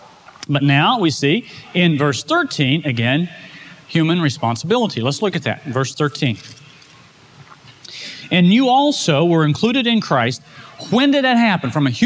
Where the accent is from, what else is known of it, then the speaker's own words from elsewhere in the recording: Oklahoma, United States; I grew up in Oklahoma, and during the spring and summer, we had weather that birthed tornadoes.